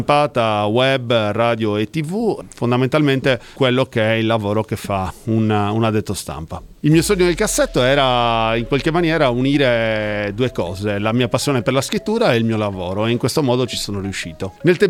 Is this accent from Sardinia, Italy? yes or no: yes; Mogoro, Sardinia, Italy; Da Mogoro.